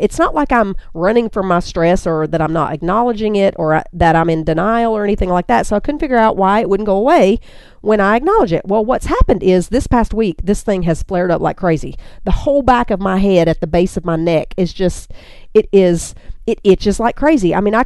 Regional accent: North Carolina, United States; women of Mothering with Grace in Charlotte, North Carolina, which is only about 30 miles away from my hometown where I grew up

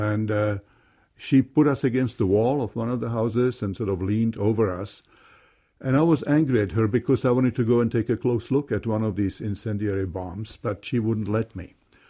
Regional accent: Prague, Czechia; English is a second language; And he noticed that I speak with an accent, and he asked, where are you from? And I said, from Prague.

